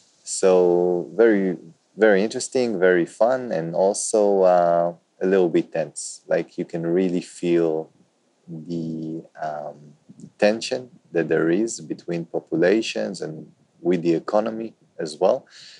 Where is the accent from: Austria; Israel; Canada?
Israel; accent: Israeli; first language Hebrew; English is a second language; My native language is Hebrew. I speak relatively good English, although you can notice the Israeli accent and the lack of vocabulary